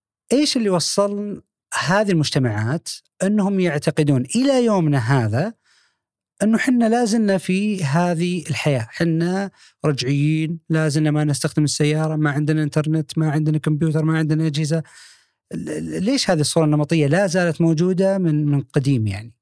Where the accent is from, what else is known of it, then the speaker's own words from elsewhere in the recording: Saudi Arabia; أنا جاي من السعودية، عندي فول سكولرشيب،